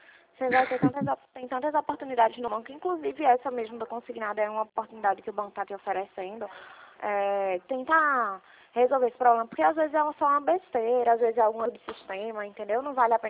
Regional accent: Recife, Pernambuco, Brazil; Não, na verdade eu sou daqui de Recife

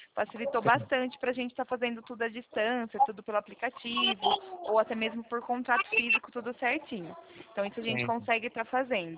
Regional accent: São Paulo, Brazil; eu sou daqui do interior de São Paulo.

